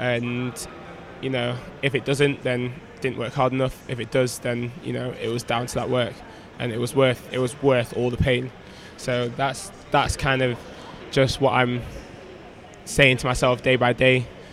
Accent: Chapeltown, Yorkshire and the Humber, United Kingdom; where I grew up in Chapeltown, it wasn't the most, you know, well-off place. It was a place with a bad reputation because there was a lot of criminal activity that went on around there. And that's where I grew up.

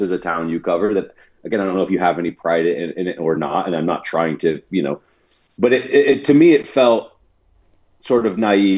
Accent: Bothell, Washington, United States; I don't live in Seattle anymore, but I'm from Bothell. I take a lot of pride in being from Seattle

